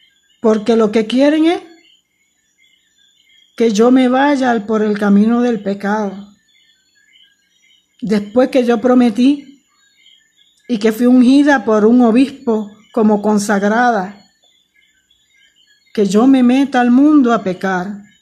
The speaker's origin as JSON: {"language": "Spanish", "town": "Yabucoa", "country": "Puerto Rico", "tie": "born or raised there", "said": "Es una gran lástima lo que está pasando en mi pueblo de Yabucoa."}